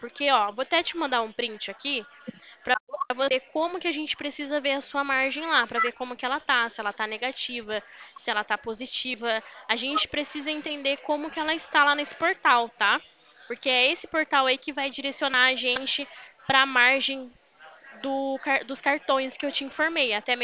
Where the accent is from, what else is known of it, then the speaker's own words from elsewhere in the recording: Limeira, São Paulo, Brazil; Eu sou aqui de Limeira